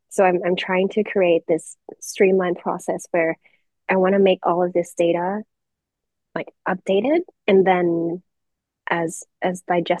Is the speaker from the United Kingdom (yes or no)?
no; Thailand; English is a second language; Like, since I'm born and raised in Thailand, so in my high school I had the opportunity to do a project about the tsunami that hit Thailand in 2004.